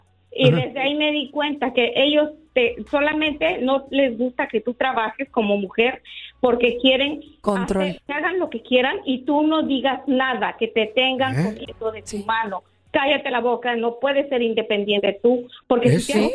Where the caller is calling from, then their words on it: New York, United States; De aquí, de Nueva York.